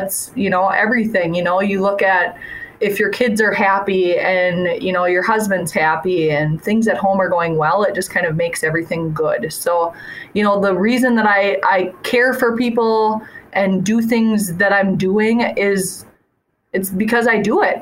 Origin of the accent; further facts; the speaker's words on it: Opal, Minnesota, United States; Yeah, I grew up in Opal. It's a very small town next to Holdingford. I went to school there my whole life.